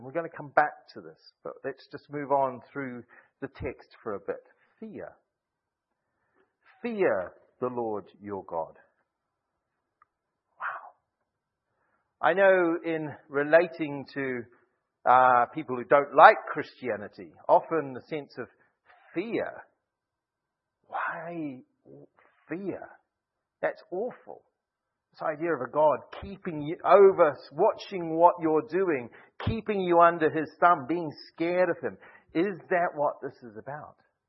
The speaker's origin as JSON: {"language": "English", "country": "New Zealand", "tie": "born or raised there", "said": "Growing up in New Zealand, the sea, the ocean was right there."}